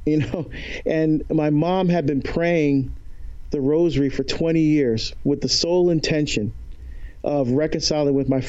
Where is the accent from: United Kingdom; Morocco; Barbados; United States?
Barbados; my home country of Barbados